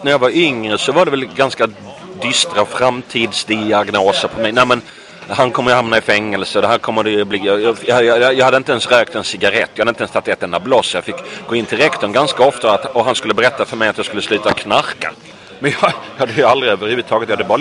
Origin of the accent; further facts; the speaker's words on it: Helsingborg, Skåne, Sweden; södra Helsingborg.